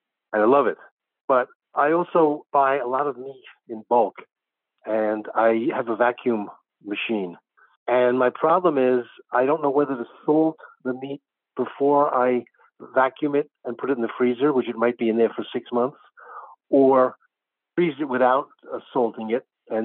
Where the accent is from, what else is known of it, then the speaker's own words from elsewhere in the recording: Penn Valley, Pennsylvania, United States; I'm from Penn Valley near Philadelphia.